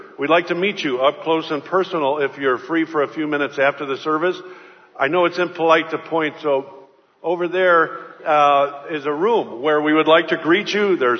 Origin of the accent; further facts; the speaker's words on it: Chicago, Illinois, United States; I heard about a godfather, the gangster type, mafioso type, and I'm from Chicago.